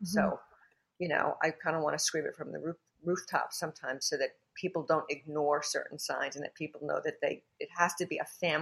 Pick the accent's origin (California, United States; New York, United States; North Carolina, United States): New York, United States; Brooklyn; It's funny because when I tell people that I'm from Brooklyn, they think it's so cool.